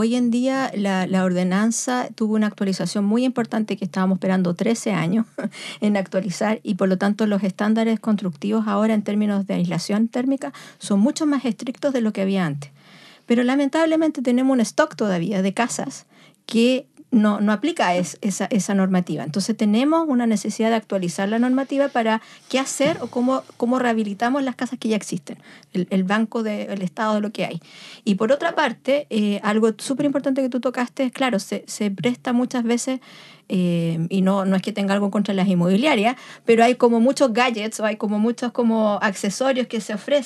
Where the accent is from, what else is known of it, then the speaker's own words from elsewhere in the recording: La Serena, Coquimbo, Chile; moved away; Yo soy de La Serena y para mí ver mi ciudad, he viajado, bueno, hace muchos años que ya no vivo allá